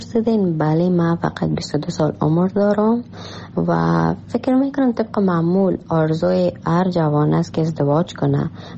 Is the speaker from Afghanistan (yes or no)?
yes; Afghanistan; born there; moved away; درست است در کشوری که ما تولد شدیم افغانستان است،